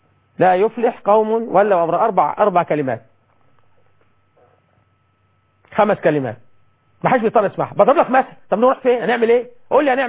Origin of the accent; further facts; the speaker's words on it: Egypt; ولحد عندنا في مصر بالرغم من الكلام ده كله